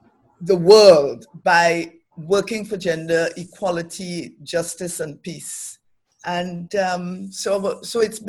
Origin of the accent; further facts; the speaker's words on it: Trinidad & Tobago; born there; Well, I was born in Trinidad to a family of 9 children.